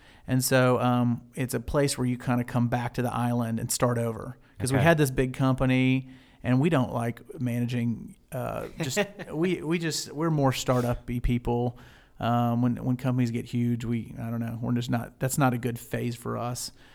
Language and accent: English; Birmingham, Alabama, United States; I'm hail from Birmingham, Alabama. Grew up down there and actually went really far away to school to Samford, 4 miles away from my folks.